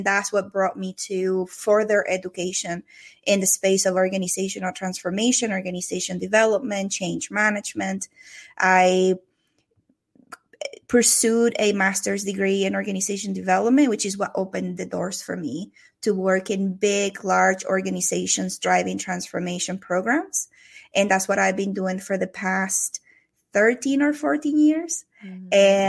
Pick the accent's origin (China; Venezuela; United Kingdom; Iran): Venezuela; English is a second language; moved away as an adult; now in United States; I'm Venezuelan, so you're going to hear an accent from me all throughout our conversation. I was born and raised in South America. I came to the United States in 2001, so I've been here about 22 years altogether.